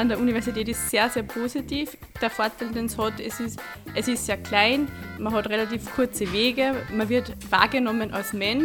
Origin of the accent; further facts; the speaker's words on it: Linz, Upper Austria, Austria; Ich bin aus Linz. Also da gibt es nicht mehr Anknüpfungspunkte. Da geboren, da die Schulen gemacht und jetzt studiere ich da.